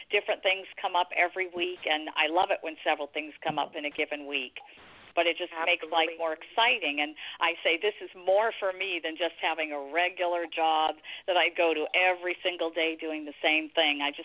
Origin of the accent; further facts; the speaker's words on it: Campbell, California, United States; also born or lived in Santa Monica; Yes, I was born in Los Angeles, California, Santa Monica to be exact, and then my family moved up here to the Campbell area, Campbell, California, and I lived here till high school